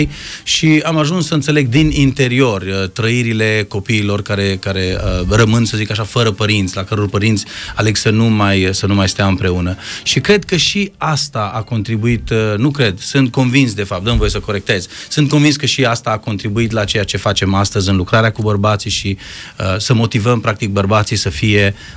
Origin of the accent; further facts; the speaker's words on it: Romania; m-a făcut așa să mă simt rușinat de mine ca și român